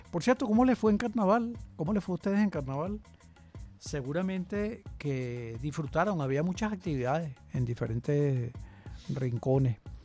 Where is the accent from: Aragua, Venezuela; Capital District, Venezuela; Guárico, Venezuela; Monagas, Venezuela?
Capital District, Venezuela; Caracas; born there; ahí sí nací yo, en La Pastora, en el barrio El Polvorín, a las faldas del Guarayra Repano